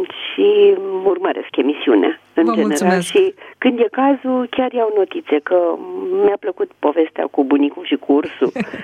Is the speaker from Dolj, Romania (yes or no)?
no; Bucharest, Romania; de sunt din București